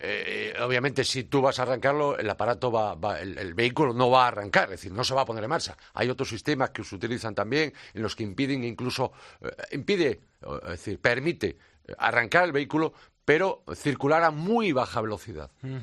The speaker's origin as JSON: {"language": "Spanish", "region": "Galicia", "country": "Spain", "tie": "born or raised there", "said": "en mi tierra natal, en Galicia"}